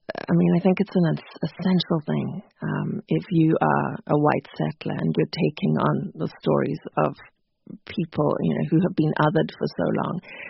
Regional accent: Zimbabwe; growing up in Zimbabwe and seeing how the dominant narrative throughout my childhood

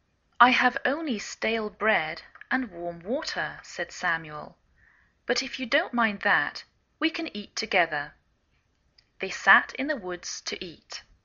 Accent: England, United Kingdom; now in United States

